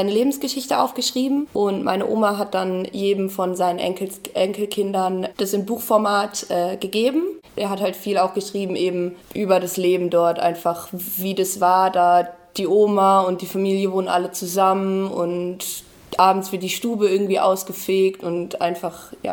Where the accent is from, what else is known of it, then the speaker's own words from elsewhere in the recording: Walldorf, Baden-Württemberg, Germany; Ich bin 19 Jahre alt, ich komme aus Waldorf, das ist eine kleinere Ortschaft in der Nähe von Heidelberg